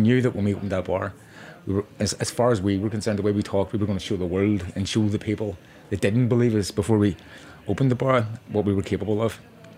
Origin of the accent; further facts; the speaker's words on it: Belfast, Northern Ireland, United Kingdom; moved away as an adult; When we came here, we came from Belfast. We had absolutely nothing.